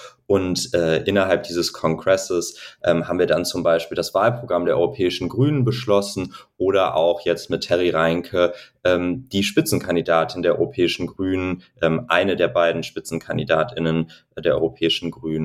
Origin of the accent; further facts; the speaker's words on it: Mönchengladbach, North Rhine-Westphalia, Germany; born there; weil mein Vater in meiner Geburtsstadt Mönchengladbach schon Kommunalpolitik gemacht hat.